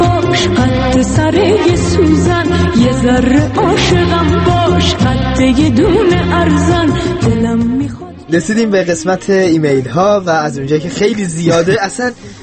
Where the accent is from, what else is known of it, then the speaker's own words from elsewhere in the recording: Iran; ما ایرانی هستیم